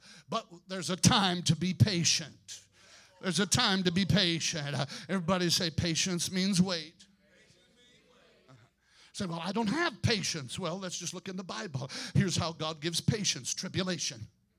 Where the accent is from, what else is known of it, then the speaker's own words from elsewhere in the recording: Rockford, Illinois, United States; when I was growing up in Rockford, Illinois